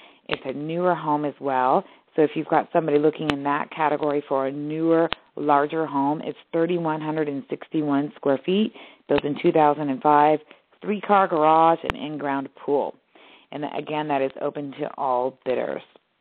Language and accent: English; California, United States; like to joke with people that I've lived up and down the 99, right? So we all, a lot of us who are born and raised in the Central Valley, we're familiar with a lot of the towns from Sacramento all the way down to, you know, Madera and Fresno.